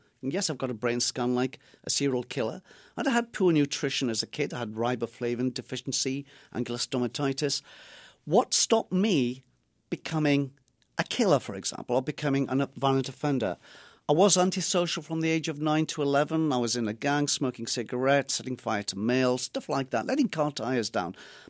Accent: England, United Kingdom; I'm from England.

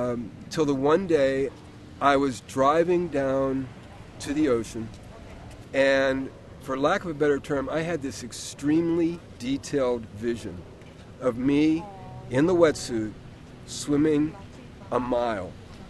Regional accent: Pittsburgh, Pennsylvania, United States; I grew up in Pittsburgh, as far away from an ocean as you could imagine.

